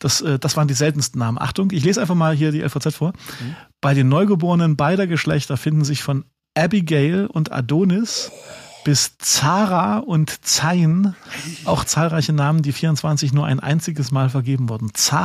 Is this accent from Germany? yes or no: yes; Saxony, Germany; oder wie das bei uns in Sachsen heißt, keine Ahnung, zum Quatschen